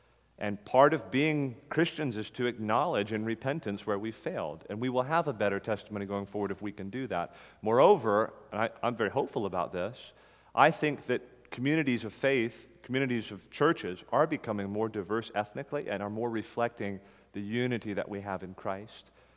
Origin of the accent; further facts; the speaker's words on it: Florida, United States; The church I grew up in South Florida was that way.